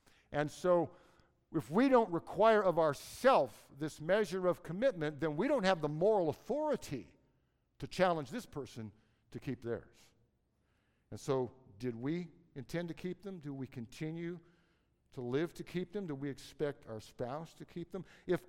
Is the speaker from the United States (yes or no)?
yes; Seattle, Washington, United States; I know it's true simply because I grew up on Green Lake in North Seattle, and when I was a kid, that lake froze all the way over.